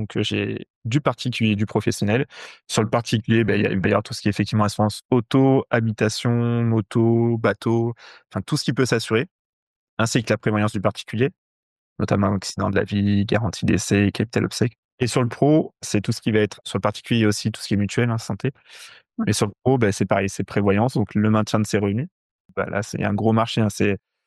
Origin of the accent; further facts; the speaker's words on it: Limoges, Nouvelle-Aquitaine, France; Limoges, c'est là où j'ai grandi, c'est là où j'ai toute ma famille, mes amis.